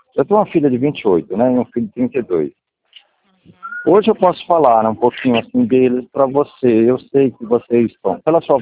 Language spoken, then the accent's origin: Portuguese; Araçatuba, São Paulo, Brazil; Ó, eu sou de Araçatuba. Eu vim de São Paulo para cá, para Araçatuba.